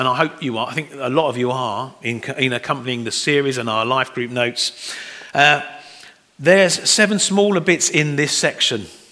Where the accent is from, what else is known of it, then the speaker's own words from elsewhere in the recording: United Kingdom; the problem is we're British, so we're not very good at opening up